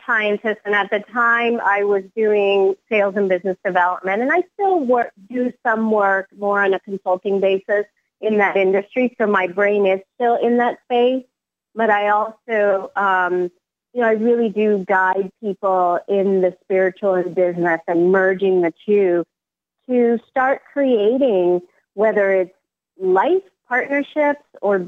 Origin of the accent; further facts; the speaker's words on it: Venezuela; moved away as an adult; now in United States; I immigrated to the U.S. when I was 18 from Venezuela by myself.